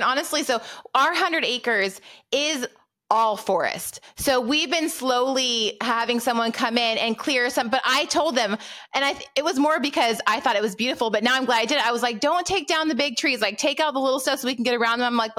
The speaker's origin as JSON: {"language": "English", "region": "Pacific Northwest", "country": "United States", "lives_now": "Tennessee, United States", "said": "I'm with you in the summertime because I was from the Pacific Northwest. And so we had hot summers, but they were dry. And so coming to Tennessee from there"}